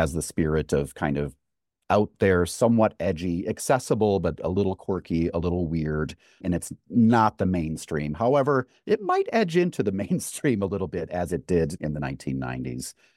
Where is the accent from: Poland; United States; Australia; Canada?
United States; Wisconsin; I came from Wisconsin. I'm an upper Midwestern boy and with everything that goes along with.